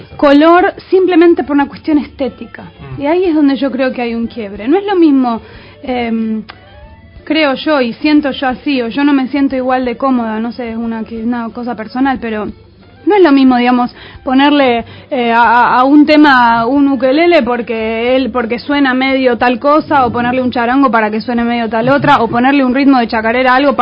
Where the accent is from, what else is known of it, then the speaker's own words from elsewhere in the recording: Argentina; yo me siento argentina, me siento latinoamericana, pero sin embargo, si hago una investigación, no tengo nada, no tengo raíces de gente originaria de este